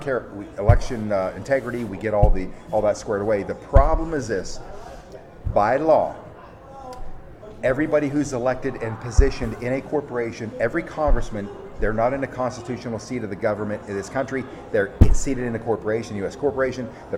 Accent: Pennsylvania, United States; My hometown, my home county, Clearfield County, Pennsylvania

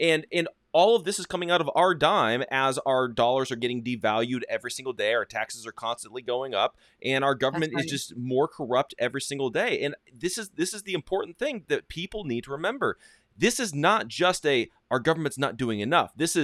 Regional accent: Arizona, United States; because I grew up in Arizona. So I grew up around all of this.

